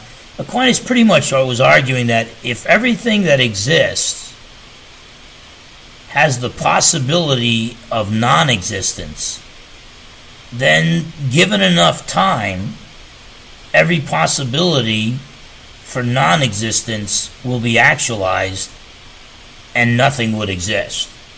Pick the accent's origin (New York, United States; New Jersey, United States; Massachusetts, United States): New Jersey, United States; New Jersey, that's great. I'm from New Jersey myself.